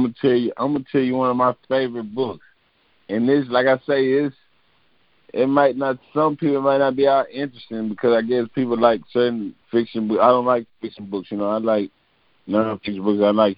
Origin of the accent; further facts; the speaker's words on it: Texas, United States; listening to my music, you can't tell I'm from Texas until you hear me talking.